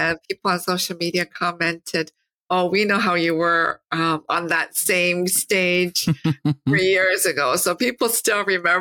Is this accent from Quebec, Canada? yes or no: no; Toronto, Ontario, Canada; I grew up in Toronto, Canada, and we had grade 13 at the time.